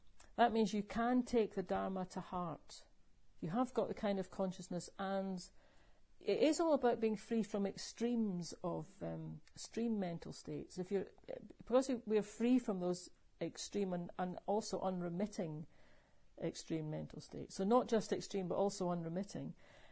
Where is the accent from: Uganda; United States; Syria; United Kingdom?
United Kingdom; Scotland; born there; I wasn't born in the borders, I was born in Fife.